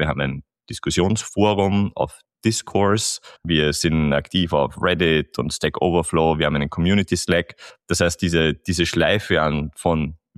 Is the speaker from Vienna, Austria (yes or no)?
yes; Vienna, Austria; als Wiener